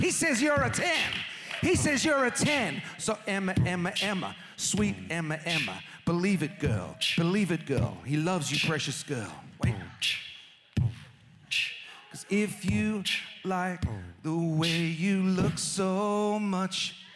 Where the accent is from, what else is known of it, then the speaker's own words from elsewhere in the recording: Australia; But as you know, growing up in Australia